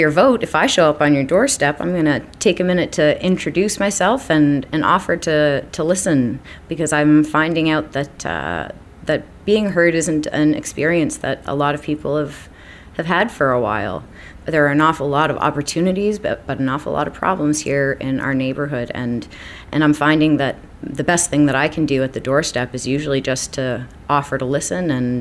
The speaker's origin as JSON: {"language": "English", "town": "Tantallon", "region": "Nova Scotia", "country": "Canada", "tie": "born or raised there", "said": "I grew up in Tantallon at the head of St. Margaret's Bay. And my family and I have made our home here on the South Shore of Nova Scotia."}